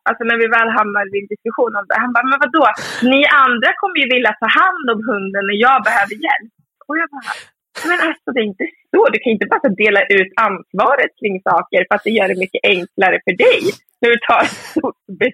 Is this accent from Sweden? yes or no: yes; Söderhamn, Gävleborg County, Sweden; När vi firade midsommar i min hemstad, Söderhamn.